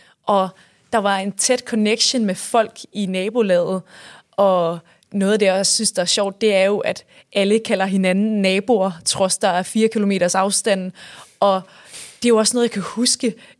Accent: Zealand, Denmark; Også selvom jeg var en sjællænder

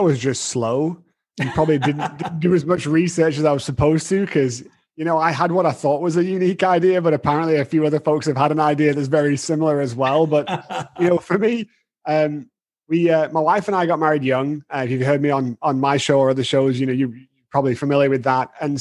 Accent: Manchester, North West England, United Kingdom; also born or lived in Texas; I'm originally from Manchester in the UK.

